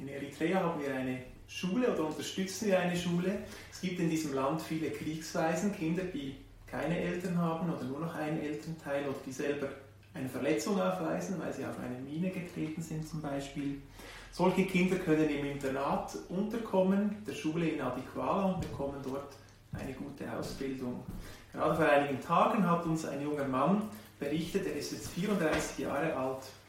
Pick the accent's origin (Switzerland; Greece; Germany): Switzerland; Wir kommen als Schweizer, als Europäer nach Afrika.